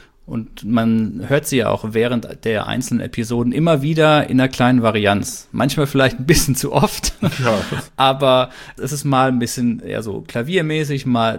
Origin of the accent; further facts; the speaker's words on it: Baden-Württemberg, Germany; bei uns, wo ich herkomme, da Baden-Württemberg die Ecke